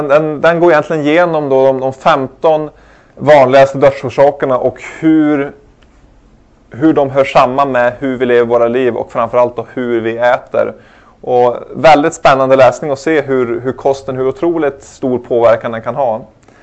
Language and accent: Swedish; Norrland, Sweden; accent: Norrland; Som sagt, uppe från Norrland så är det någon som har svårt att förstå vad jag säger. Så är det kanske för att jag har lite norrländska drag.